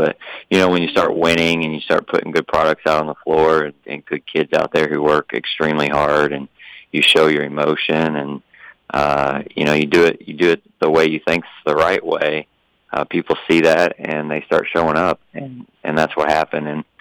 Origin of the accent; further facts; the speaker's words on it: Dongola, Northern, Sudan; since I'm originally from Dongola.